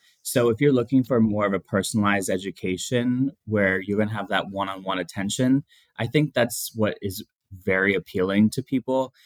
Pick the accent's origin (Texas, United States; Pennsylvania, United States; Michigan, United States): Pennsylvania, United States; I'm from Pennsylvania. So when I came from Pennsylvania, I was like a big fish in a small pond.